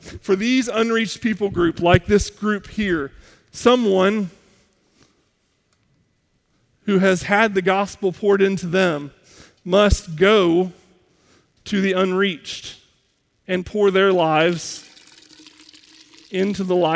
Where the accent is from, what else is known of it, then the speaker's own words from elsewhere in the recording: United States; I had the fortune of growing up in America where I can find a Bible if I want one.